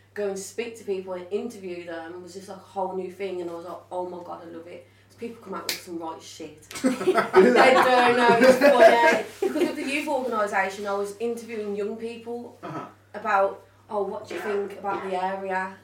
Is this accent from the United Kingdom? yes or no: yes; Birmingham, West Midlands, United Kingdom; accent: Birmingham; But everyone's like, oh, you've got a really strong Birmingham accent. I'm like, but that's because I'm from Birmingham.